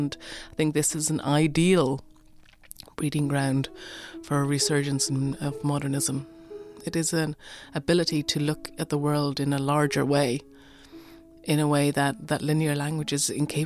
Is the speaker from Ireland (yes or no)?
yes; Ireland; it's because I'm an Irish writer and I'm interested in the possibilities of language